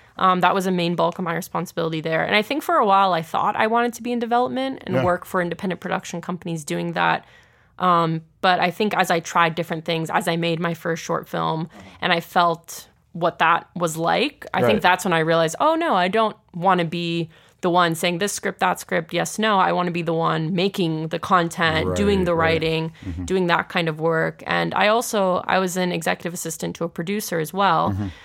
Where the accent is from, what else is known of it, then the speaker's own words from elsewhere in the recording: Pittsburgh, Pennsylvania, United States; now in Brooklyn, United States; And I'm a Pittsburgh native. I was born and raised here in Pittsburgh.